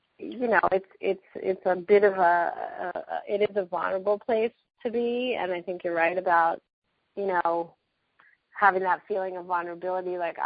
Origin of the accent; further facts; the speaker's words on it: New York, United States; I'm from New York, so everything's teeny there.